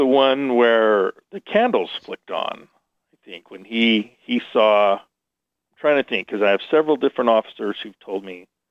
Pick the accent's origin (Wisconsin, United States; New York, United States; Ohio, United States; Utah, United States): Utah, United States; cause I grew up down in the Salt Lake Valley, and Ogden's 50 miles north of there.